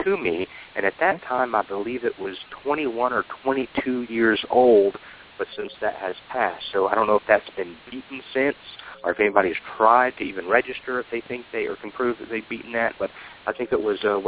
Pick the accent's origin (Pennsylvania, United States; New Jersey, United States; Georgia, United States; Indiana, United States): Georgia, United States; Atlanta; because being in Atlanta all my life, growing up in Atlanta, and driving by the place